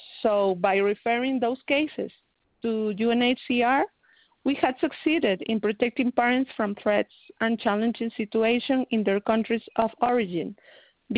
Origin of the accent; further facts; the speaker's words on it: Guatemala; I'm a lawyer from Guatemala